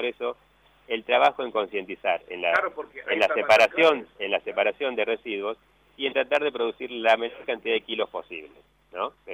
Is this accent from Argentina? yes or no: yes; Argentina; Tengo esperanza, como buen argentino, que en el 2022 vamos a tener una mejora económica.